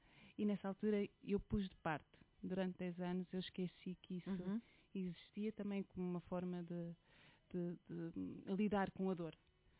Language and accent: Portuguese; Gafanha da Aquém, Aveiro, Portugal; Eu sinto-me das duas cidades. Nasci em Aveiro e fui criada na Gafanha da Aquém.